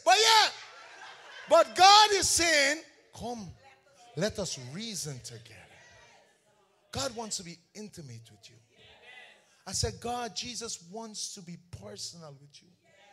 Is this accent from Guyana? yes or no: yes; Guyana; Normally, when we were growing up in Guyana, and you see a Bina girl talking on the street, you say, he's reasoning her. Anybody remember that? Yeah, yeah, if you're from Guyana, you know that.